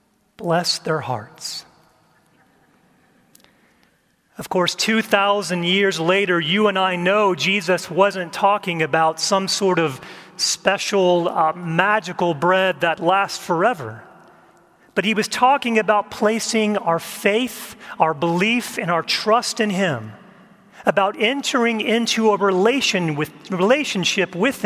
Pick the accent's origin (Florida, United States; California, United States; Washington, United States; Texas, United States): Texas, United States; So growing up in Central Texas, I would often hear a phrase